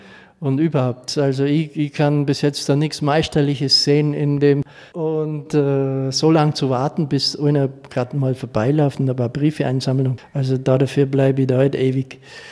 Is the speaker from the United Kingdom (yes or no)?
no; Lindenberg, Germany; Ja, das war bei meinem Freund in Lindenberg, meiner Heimatstadt.